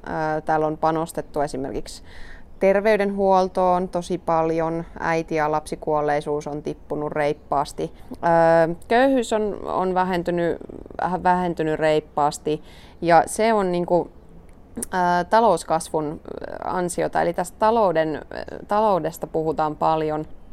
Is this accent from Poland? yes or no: no; Rome, Lazio, Italy; Finnish is a second language; now in Finland; täällä on vähemmän ruuhkia kuin mun kotikaupungissa, Italian pääkaupungissa Roomassa.